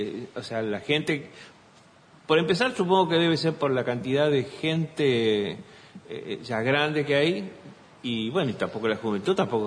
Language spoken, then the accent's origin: Spanish; Aldea Protestante, Entre Ríos, Argentina; now in Paraná, Argentina; De Aldea Protestante.